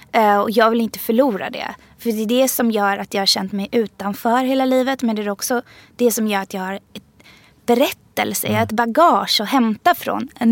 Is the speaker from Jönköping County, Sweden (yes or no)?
no; Upplands Väsby, Stockholm County, Sweden; jag vet inte heller hur man beter sig i Upplands Väsby där jag växte upp.